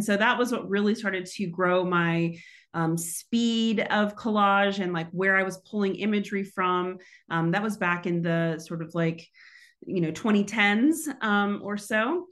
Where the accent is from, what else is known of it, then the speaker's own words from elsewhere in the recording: Houston, Texas, United States; I grew up in Houston, Texas, and one of the places that was a zone for anyone who could make it there was a place called Numbers